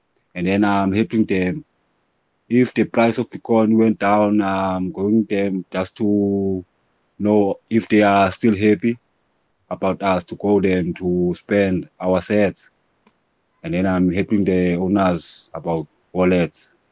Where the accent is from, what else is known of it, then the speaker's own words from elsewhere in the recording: Eastern Cape, South Africa; now in Mossel Bay, South Africa; I'm original from Eastern Cape, State Street, but I'm living here in Mosselbay for work.